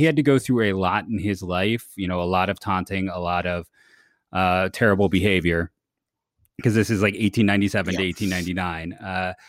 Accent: Ohio, United States; And, you know, I grew up in Ohio. My high school were the Copley Indians.

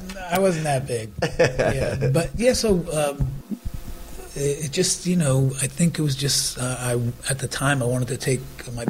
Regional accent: United States; also born or lived in New Jersey / New York / Boston; Back east.

